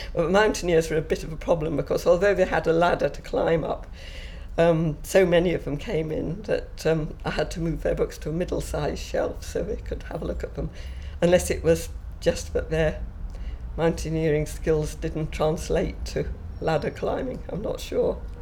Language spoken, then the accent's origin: English; St Andrews, Scotland, United Kingdom; I'm 70 and I come from St Andrews, Scotland.